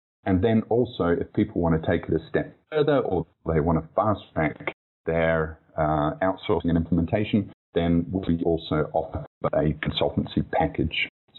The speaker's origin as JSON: {"language": "English", "country": "New Zealand", "tie": "born or raised there", "also_born_or_lived": "United Kingdom / Sydney, Australia / London", "moved": "as an adult", "said": "So I was actually, really quickly born in the UK. I was raised in New Zealand, but then when I was 18, I moved to Sydney in Australia. And then I pretty much went back to London when I was 20."}